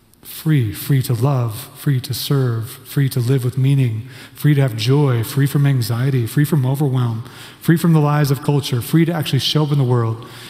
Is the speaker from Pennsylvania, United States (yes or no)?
no; Kansas, United States; because I grew up in Kansas, you know, like, so I'm like, this is awesome.